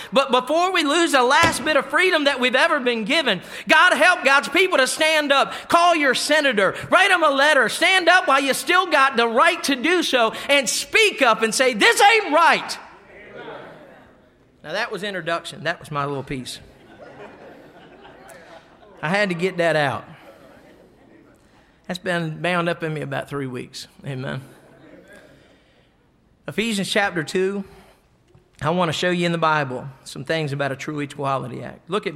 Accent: United States; And as American as I am, and as red-blooded as I am, as a Christian

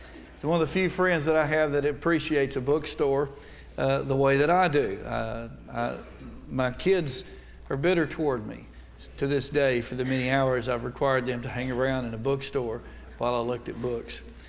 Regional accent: Coleman, Alabama, United States; And I'm from Alabama. I'm from Coleman, Alabama, though. That's north Alabama.

